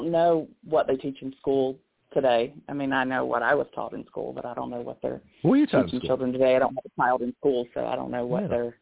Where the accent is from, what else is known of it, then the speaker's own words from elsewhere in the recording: North Carolina, United States; I grew up in North Carolina, and we had North Carolina state history.